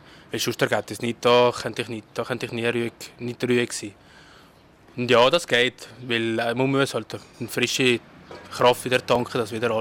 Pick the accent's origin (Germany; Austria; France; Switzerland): Switzerland; Also, ich bin hier in der Schweiz geboren. Mein Vater und meine Mütter sind vor fast 40 Jahren in die Schweiz gekommen. Und ich habe hier meine Schule gemacht